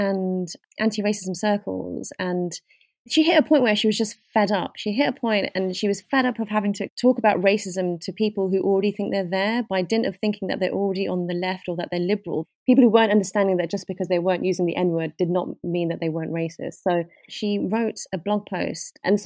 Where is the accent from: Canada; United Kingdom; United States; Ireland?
United Kingdom; as a British Pakistani Muslim woman who's highly privileged and educated